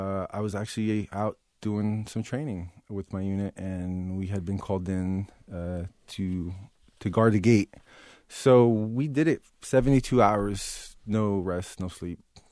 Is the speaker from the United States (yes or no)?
yes; New Jersey, United States; I was born and raised in Jersey, right?